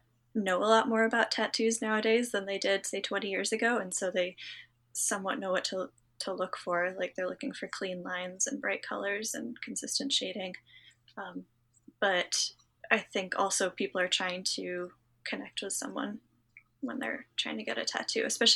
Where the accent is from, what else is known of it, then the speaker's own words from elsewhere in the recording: Massachusetts, United States; I grew up in Western Massachusetts. So like, I kind of describe it like the Shire, like little hills, little rivers, very picturesque.